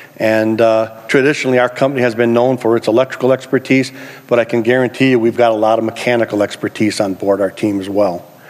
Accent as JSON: {"language": "English", "town": "Milwaukee", "region": "Wisconsin", "country": "United States", "said": "But the point here is I'm from Milwaukee, Wisconsin."}